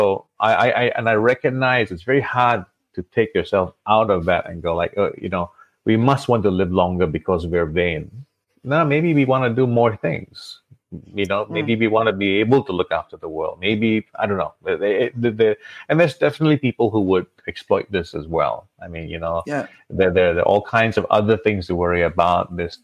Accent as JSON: {"language": "English", "country": "Malaysia", "said": "I'm a Malaysian, so I had trouble getting a visa to come to Australia"}